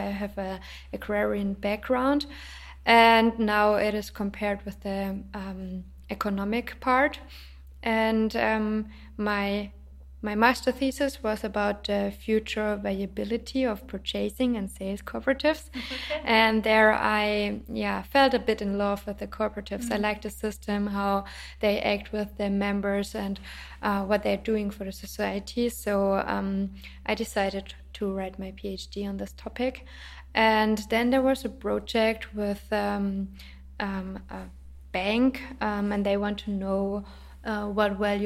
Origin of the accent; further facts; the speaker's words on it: Stuttgart, Baden-Württemberg, Germany; English is a second language; I'm coming from Stuttgart. Stuttgart is a bigger city in the southern part of Germany.